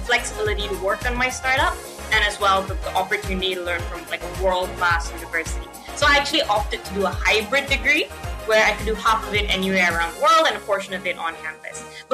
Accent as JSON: {"language": "English", "country": "Malaysia", "lives_now": "United States", "said": "I'm from Malaysia, so definitely a culture shock. It's literally as far away from Pennsylvania as you can get without turning back around the world."}